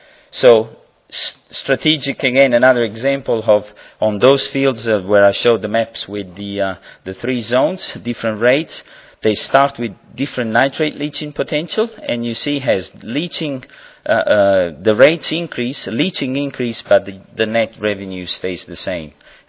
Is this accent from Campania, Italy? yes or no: yes; Naples, Campania, Italy; English is a second language; So this is a mosaic in Pompeii, Naples, my hometown